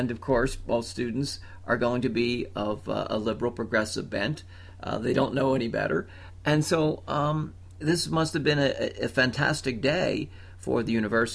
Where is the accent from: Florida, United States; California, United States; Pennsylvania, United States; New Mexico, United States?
Pennsylvania, United States; Philadelphia; my alma mater and my hometown, the cradle of liberty right here in Philadelphia, the Keystone State